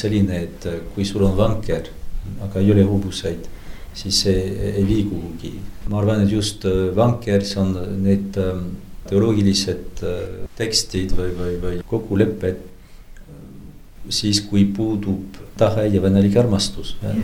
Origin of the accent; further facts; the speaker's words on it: France; Estonian is a second language; see piirkond, kus ma olen pärit, see on nüüd Prantsusmaal, kus on rohkem kalviniste, need reformeeritud kristlasi.